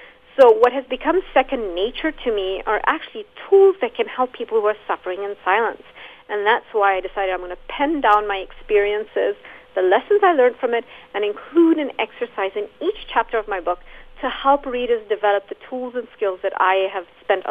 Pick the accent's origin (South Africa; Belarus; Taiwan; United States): South Africa; also born or lived in Zambia; I was born in Central Africa, Zambia. I grew up in apartheid South Africa.